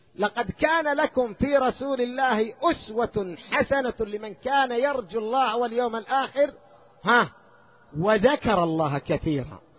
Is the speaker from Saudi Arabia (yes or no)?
yes; Qassim Province, Saudi Arabia; عندنا في القصيم واحد قتل أخوه